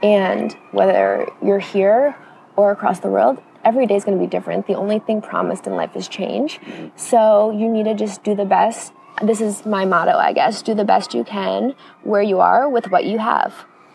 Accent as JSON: {"language": "English", "region": "East Coast", "country": "United States", "said": "I mean, we're from the East Coast, so that really broke up the trip."}